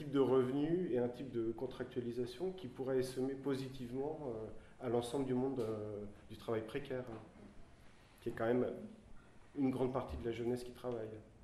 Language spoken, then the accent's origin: French; Paris, Île-de-France, France; born there; first language French; je suis né à Paris, ma langue maternelle c'est le français, je me sens absolument français et grec en même temps.